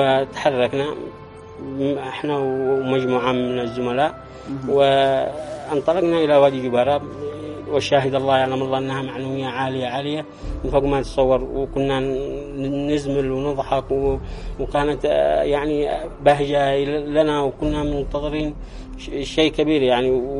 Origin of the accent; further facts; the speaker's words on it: Dhamar, Yemen; من دمار جبل الشرق